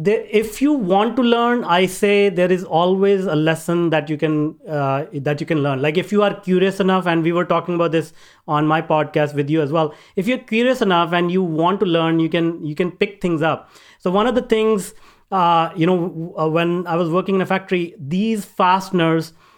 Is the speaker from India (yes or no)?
yes; North India, India; I know I grew up in India, in northern part of India, very small town.